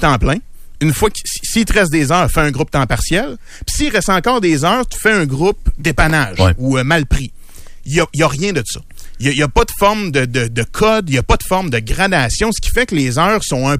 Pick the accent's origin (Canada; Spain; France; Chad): Canada; Quebec; born there; Moi, je viens pas de Québec. Ma mère est encore où je suis né, puis c'est sur la rive sud de Montréal.